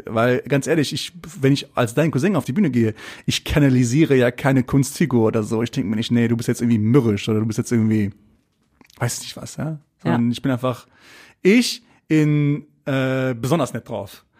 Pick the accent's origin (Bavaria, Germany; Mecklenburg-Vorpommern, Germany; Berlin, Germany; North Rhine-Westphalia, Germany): North Rhine-Westphalia, Germany; Essen; Irgendwie Essen ist der Ort, wo ich herkomme, der mich sehr bewegt, wo meine Freunde leben.